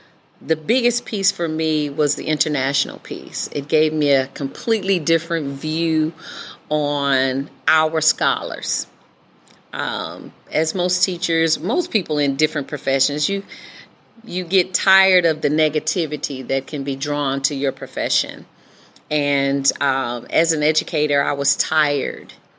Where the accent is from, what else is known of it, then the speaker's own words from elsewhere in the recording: Michigan, United States; I'm from Michigan. And so I was an assistant principal for 3 years in Flint, Michigan.